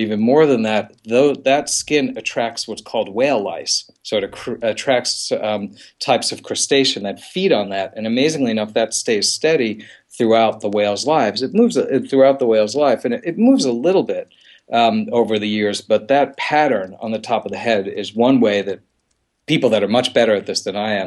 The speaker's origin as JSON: {"language": "English", "town": "New York City", "region": "New York", "country": "United States", "tie": "born or raised there", "also_born_or_lived": "Long Island", "said": "Well, I grew up in Queens, New York City, and on Long Island, so I grew up close to the ocean."}